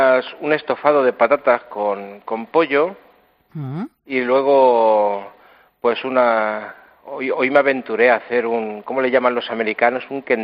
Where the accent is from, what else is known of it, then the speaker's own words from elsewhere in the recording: Castilla-La Mancha, Spain; Bueno, como manchego que soy, disfruto mucho haciendo pisto